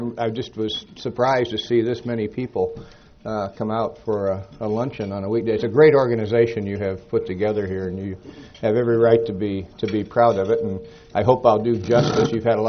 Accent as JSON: {"language": "English", "town": "Bryan", "region": "Ohio", "country": "United States", "tie": "born or raised there", "said": "he and I grew up in Bryan, Ohio, small town, about 7,000 people in the northwestern corner of the state."}